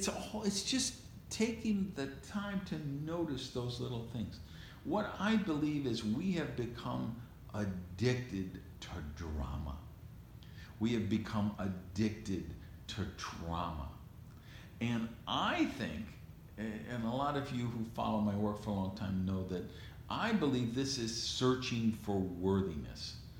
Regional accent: Madison, Wisconsin, United States; where I grew up in Madison, Wisconsin, and so many trees

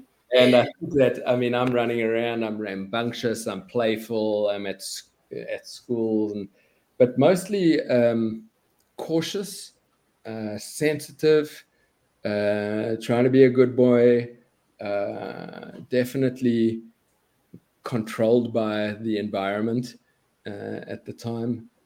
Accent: Cape Town, Western Cape, South Africa; I'm South African. And so I was growing up in Cape Town, way back when, pretty much in the heart of the apartheid years.

